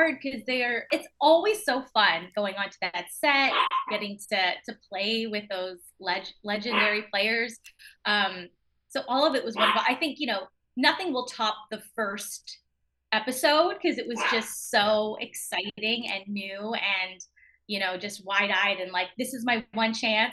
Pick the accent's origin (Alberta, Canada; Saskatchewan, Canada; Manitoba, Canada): Manitoba, Canada; Winnipeg; And so I was born and raised in Winnipeg, which now they're filming stuff there, but at the time there was really nothing.